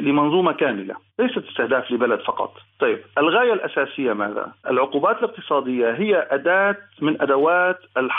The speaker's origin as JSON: {"language": "Arabic", "country": "Syria", "said": "وطبعا طموحنا كسوريين أن نعود في سوريا المتجددة إلى ما يفوق ما كانت عليه"}